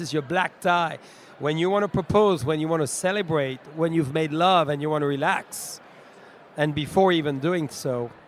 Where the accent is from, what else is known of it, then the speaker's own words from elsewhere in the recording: Bourgogne-Franche-Comté, France; English is a second language; I'm from Burgundy.